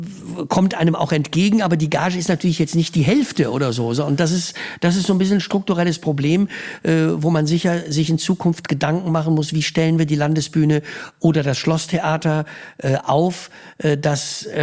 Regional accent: Düsseldorf, North Rhine-Westphalia, Germany; als Rheinländer, als Düsseldorfer, ich wohne in Düsseldorf am Rhein

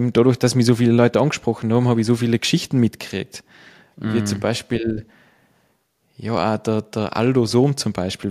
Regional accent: Längenfeld, Tyrol, Austria; ich bin aus Längenfeld, also ist mein Ortskollege quasi

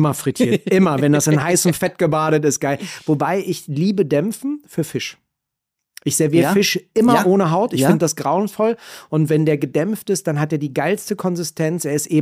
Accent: Berlin, Germany; Berlin ist meine Heimat und ich arbeite dort. Mein Herz habe ich an Graz verloren.

